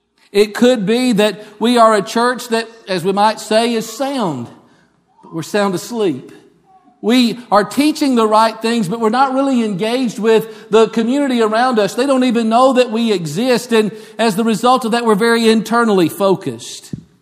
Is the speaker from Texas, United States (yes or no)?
no; Oxford, Mississippi, United States; born there; also born or lived in Hawkinsville, United States / Rockmart, United States / Barrickville, United States; I was born in 1970 in Oxford, Mississippi. My dad was preaching in Yallabusha County. Moved to Hawkinsville, Georgia, not long after that. And then a few years later, moved to Rockmart, Georgia.